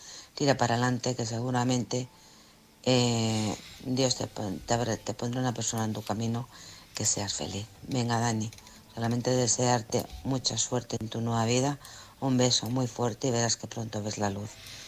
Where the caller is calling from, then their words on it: Alcorcón, Community of Madrid, Spain; de Alcorcón.